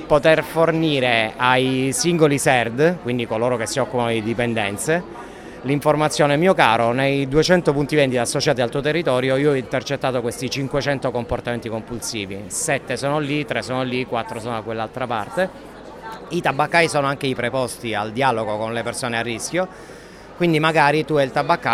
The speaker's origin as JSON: {"language": "Italian", "town": "Palermo", "region": "Sicily", "country": "Italy", "said": "però io sono palermitano"}